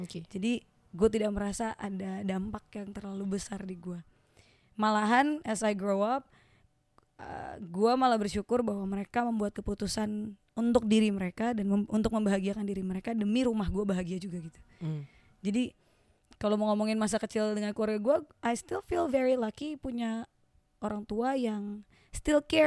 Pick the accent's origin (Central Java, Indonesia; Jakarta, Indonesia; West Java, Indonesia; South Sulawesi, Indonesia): West Java, Indonesia; Bekasi; Aku produk Bekasi sih kalau ngomongin masa kecil.